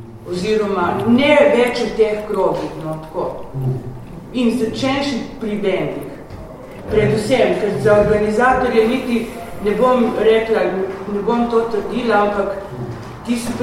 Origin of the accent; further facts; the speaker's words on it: Koper, Coastal–Karst, Slovenia; now in Ljubljana, Slovenia; Jaz 79. sem bil šla iz Kopra, ne, ali v Ljubljano.